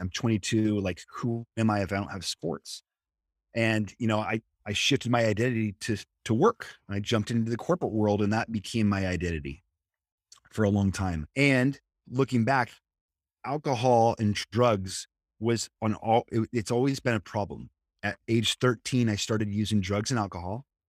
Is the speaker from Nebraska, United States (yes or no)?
yes; Nebraska, United States; moved away as an adult; now in San Diego, United States; And I grew up in the Midwest. I'm from Nebraska, played baseball in Kansas. And then I packed up all my stuff and moved to San Diego, August 16th, 2002.